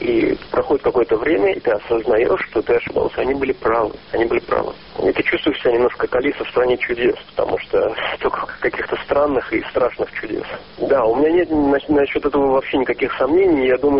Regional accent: Israel; я не оговаривал о том, что я из Израиля

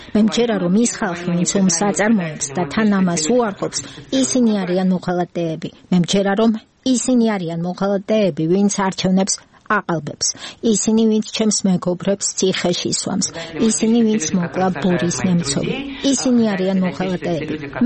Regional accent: Russia; born there; Georgian is a second language; მე მართლაც რუსეთში დავიბადე. რუსეთში ვიცხოვრე მრავალი წელი და ჩემი ფესვები იქ არის.

